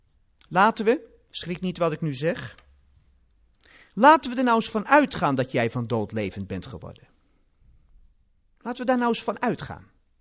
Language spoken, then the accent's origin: Dutch; Kinderdijk, South Holland, Netherlands; Het was mijn predikant als jochie in Kinderdijk, waar ik vandaan kom. Dus ik ben weer een beetje op thuisbodem.